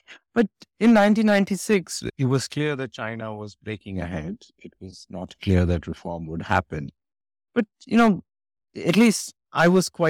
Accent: Jammu and Kashmir, India; I grew up in Kashmir. My parents were civil servants, so I carry the gifts and wounds of a civil service upbringing, right?

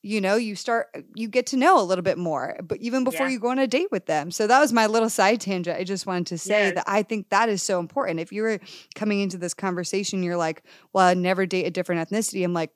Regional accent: Connecticut, United States; my quick background was that I grew up in Connecticut, outside of Canada. I then grew up in Connecticut, and in a town that was very, that lacked diversity completely.

